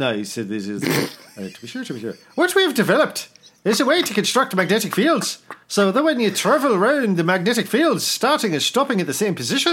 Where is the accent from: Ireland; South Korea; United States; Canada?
Ireland; But really, look, and I'm Irish. So I can say